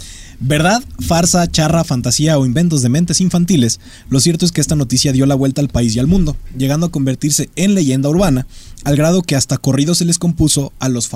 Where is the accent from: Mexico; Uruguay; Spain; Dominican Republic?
Mexico; No soy de Líbano, soy mexicano. Bueno, 100%, pero tiene... 100% mexicano.